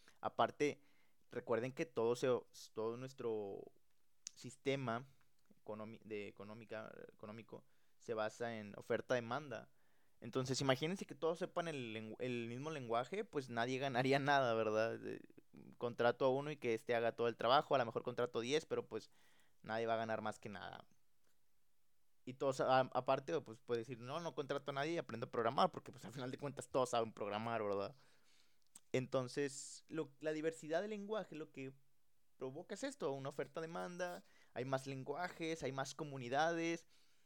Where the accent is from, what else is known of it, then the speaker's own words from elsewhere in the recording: Nuevo León, Mexico; aquí somos de Nuevo León, ¿verdad?